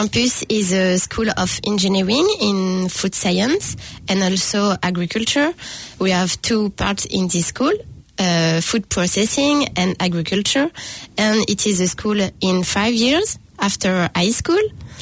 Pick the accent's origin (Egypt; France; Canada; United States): France; English is a second language; I'm from France with my friend Alexander. We are in the school in France of food science in School of Engineering